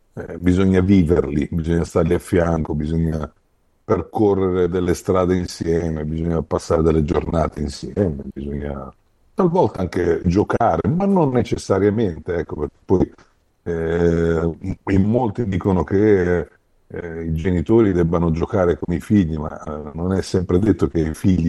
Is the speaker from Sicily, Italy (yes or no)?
yes; Sicily, Italy; E poi dai, sono siciliano e da buon siciliano conosco anche un po' le vicissitudini